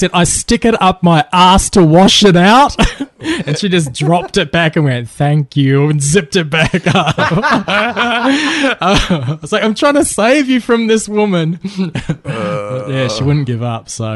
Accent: Australia; And I told him I was from Australia and said, I don't know, they just, "Oh, we love Aussies over here."

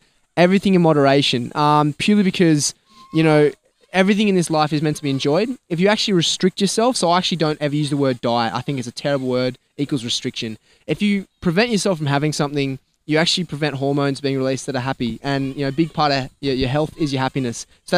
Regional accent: New South Wales, Australia; You know, we're both from the Northern Beaches.

